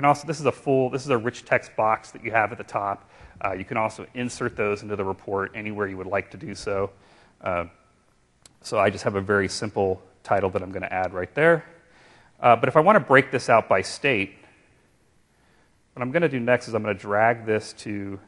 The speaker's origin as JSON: {"language": "English", "region": "California", "country": "United States", "tie": "born or raised there", "said": "I grew up in California, and I remember Sunday papers as a kid that were like this thick."}